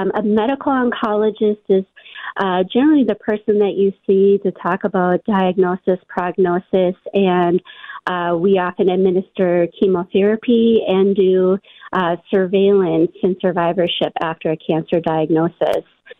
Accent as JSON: {"language": "English", "town": "Becker", "region": "Minnesota", "country": "United States", "tie": "born or raised there", "said": "Yeah, so I'm actually a native Minnesotan. I grew up in Becker, Minnesota"}